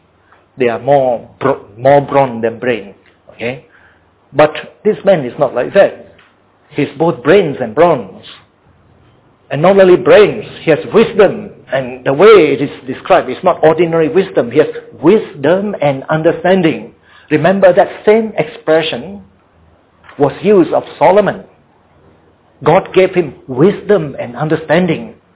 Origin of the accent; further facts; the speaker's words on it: Muar, Johor, Malaysia; also born or lived in Batu Pahat; So when people ask me, where were you born? I say, Batu Pahat. Oh, but actually, I was raised up in Muar. Okay? So if you ask me, where was my hometown? I would say Muar, not Batu Pahat, you see. Although that was the place where I was born